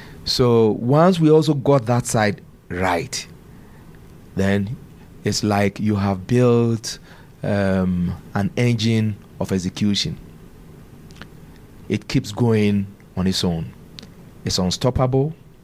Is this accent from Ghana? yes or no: yes; Ghana; So now that I've come back as a Ghanaian, it's exactly what I want to do.